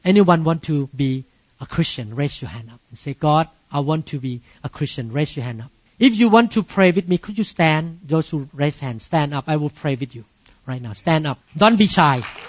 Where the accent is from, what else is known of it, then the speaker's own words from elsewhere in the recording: Thailand; even though I did not have any paperwork to show that I'm a neurosurgeon from Thailand, to accept me to get into the job.